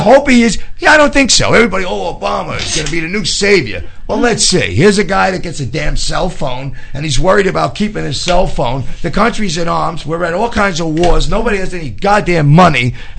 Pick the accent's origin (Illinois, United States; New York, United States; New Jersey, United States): New York, United States; born there; I was born on 108th Street, Upper East Side, Harlem. It used to be an Italian neighborhood.